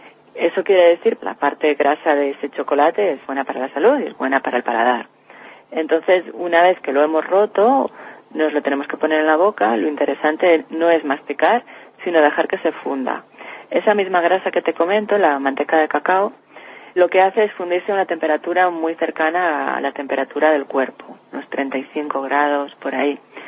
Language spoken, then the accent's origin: Spanish; Alcorisa, Aragon, Spain; Yo soy de aquí, de Alcoriza, toda mi familia está aquí, y siempre he tenido bastante claro que quería quedarme aquí.